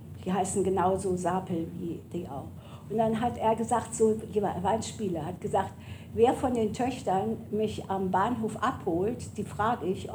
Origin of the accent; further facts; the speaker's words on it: Neuwied, Rhineland-Palatinate, Germany; born there; Von Neuwied. Also von also Neuwied, wo ich geboren bin, das ist am Rhein.